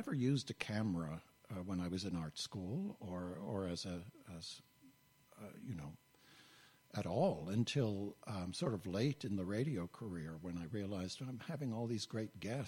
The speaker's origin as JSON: {"language": "English", "region": "New England", "country": "United States", "tie": "born or raised there", "said": "I grew up in New England"}